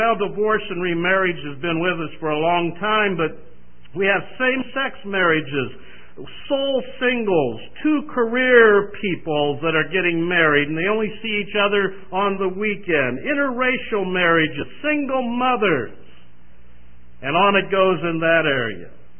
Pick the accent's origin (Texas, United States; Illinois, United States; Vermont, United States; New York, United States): Illinois, United States; Chicago; Well, I'm from Chicago, and we have Michael Jordan and the Bulls, as you well know